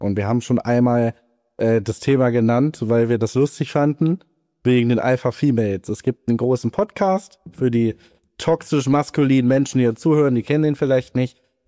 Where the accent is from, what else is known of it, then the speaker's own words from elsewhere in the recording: West Germany, Germany; selbst ich als Wessi, ich habe das so ernst genommen.